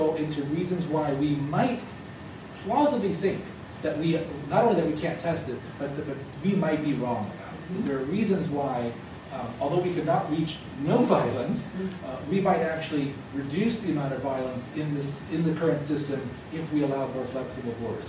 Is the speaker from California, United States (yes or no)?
yes; California, United States; I'm from California, and suddenly the marginal fringe California independence movement got much larger, and people were freaked out.